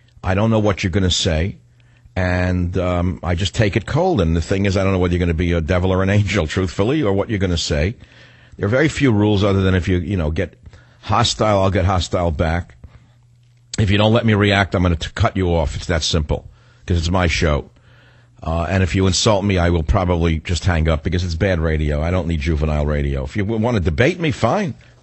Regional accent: New York, United States; Because I grew up in New York

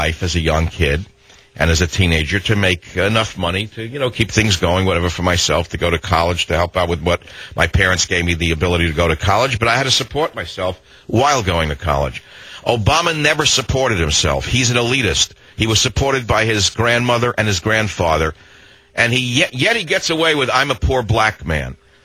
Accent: New York, United States; Okay, I'm from New York, so retail is the enemy of us from New York.

